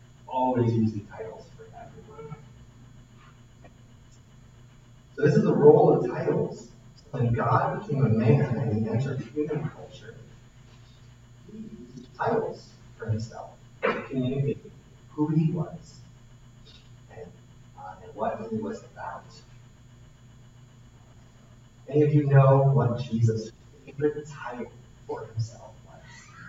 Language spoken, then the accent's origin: English; Papua New Guinea; In the country where I grew up in Papua New Guinea, the highest mountain is called Mount just under 15,000 feet tall.